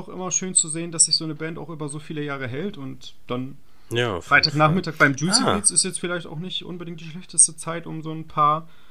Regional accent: Dortmund, North Rhine-Westphalia, Germany; Und da kann man natürlich als Dortmunder auch ein bisschen stolz sein, dass wir dann auch schon so ganz guten Sound in der Heimat haben.

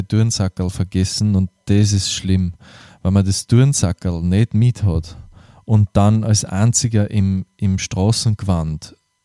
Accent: Austria; oder in der Volksschule, wie es bei uns in Österreich heißt

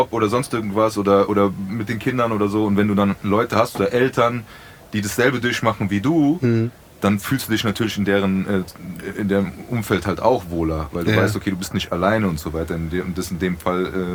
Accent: Frankfurt, Hesse, Germany; wir sind Bockenheimer, wir sind Frankfurter

